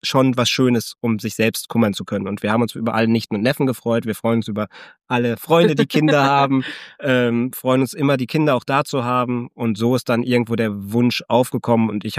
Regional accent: Essen, North Rhine-Westphalia, Germany; Selbst kommen wir aus Essen, wohnen mittlerweile in einer schwäbischen, bayerischen Kleinstadt

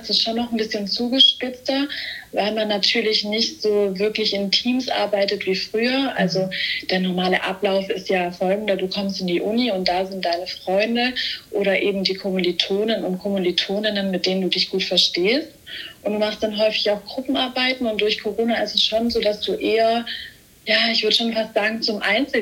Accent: Stuttgart, Baden-Württemberg, Germany; Hallo zusammen … ich komme aus Stuttgart, bin 23 Jahre alt

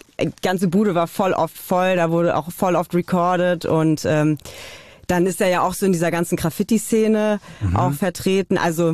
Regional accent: Niedererlenbach, Hesse, Germany; ich komme so aus Niedererlenbach

